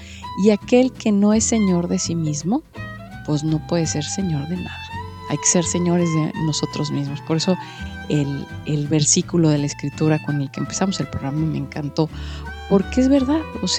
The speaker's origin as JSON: {"language": "Spanish", "country": "Mexico", "said": "yo soy mexicana, entonces le voy a platicar"}